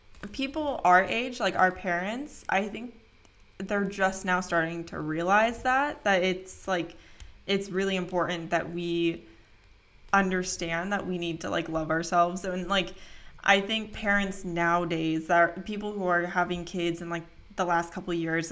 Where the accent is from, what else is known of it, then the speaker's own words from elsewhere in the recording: Bellevue, Washington, United States; Well, especially where we grew up in Bellevue, it's like everyone was wearing brand name clothes, you know?